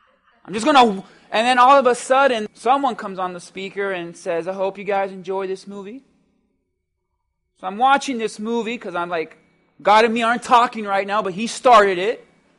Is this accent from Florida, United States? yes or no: yes; Miami, Florida, United States; And we're from Miami, we don't do that.